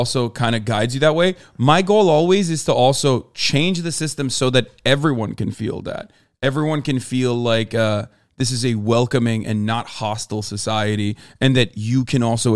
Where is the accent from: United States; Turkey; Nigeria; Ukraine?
Turkey; I'm Turkish. I'm growing up in Turkey. There isn't like from a upper class, like privileged, affluent family.